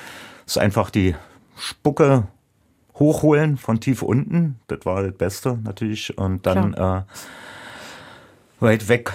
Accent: Berlin, Germany; in der Gegend, wo ich aufgewachsen bin, nicht so selbstverständlich ist, weil ich aus Berlin-Karlshorst komme, was damals eher so eine Gegend, heute auch noch vom 1. FC Union ist, wo die meisten Leute eben Union-Fans sind.

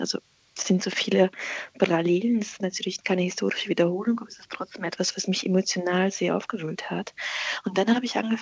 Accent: Azerbaijan; Ich bin im Kaukasus aufgewachsen, in Aserbaidschan, während des Zusammenbruchs der UdSSR

